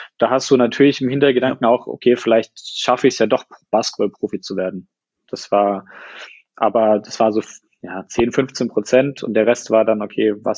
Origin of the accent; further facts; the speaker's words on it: Heidelberg, Baden-Württemberg, Germany; ich komme aus Heidelberg, bin ja jetzt im Januar 31 geworden